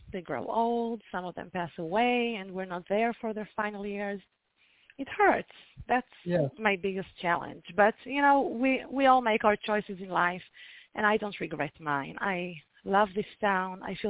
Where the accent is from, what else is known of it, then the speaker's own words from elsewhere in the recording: Israel; So I'm the oldest of three children.